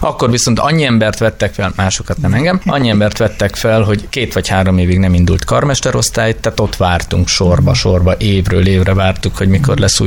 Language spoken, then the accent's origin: Hungarian; Heves, Hungary; Hát ez Hevesen, ahol én felnőttem, ez egy ilyen ismeretlen dolog volt. Néhány zenész került ki csak a városunkból.